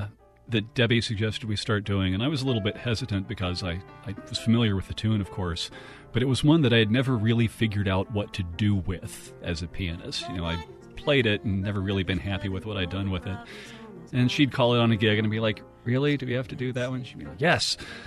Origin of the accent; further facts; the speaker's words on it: Cincinnati, Ohio, United States; moved away as an adult; now in New Orleans, United States; No, I grew up in Cincinnati. I came to New Orleans for grad school at this very campus, in fact.